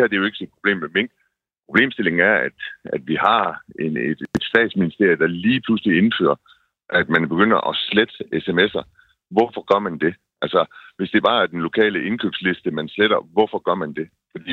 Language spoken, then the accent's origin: Danish; North Denmark Region, Denmark; altså nu er jeg nordjyde